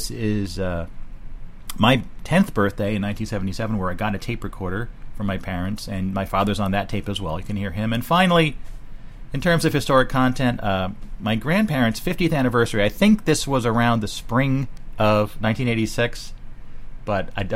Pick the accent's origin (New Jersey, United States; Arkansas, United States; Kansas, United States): New Jersey, United States; Bridgewater; it's there in the living room of our house, the house we grew up in Bridgewater, New Jersey.